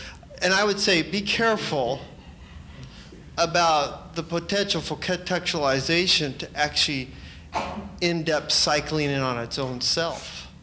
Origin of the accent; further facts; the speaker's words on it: California, United States; Maybe my people, I'm Californian more than anything else, so maybe a little bit different Adventism